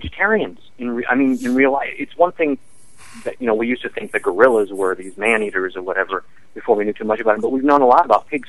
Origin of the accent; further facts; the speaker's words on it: Nebraska, United States; I grew up in Nebraska. I ate my share of pork chop.